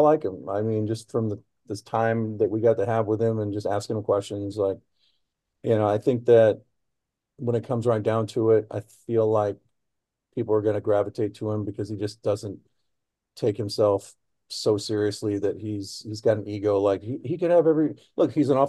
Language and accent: English; Seattle, Washington, United States; I go, I'm from Seattle, brother.